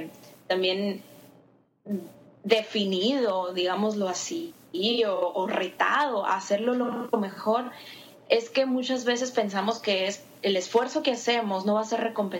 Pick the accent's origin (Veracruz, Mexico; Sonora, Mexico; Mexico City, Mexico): Sonora, Mexico; Hermosillo; tengo 26 años, soy mexicana, soy originaria de México, del norte de México, de Sonora, así se llama mi estado. Mi ciudad se llama Hermosillo.